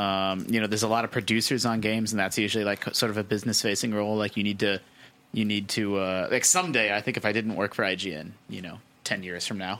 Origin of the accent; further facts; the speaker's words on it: United States; Like, this is something I think about because I'm from the United States.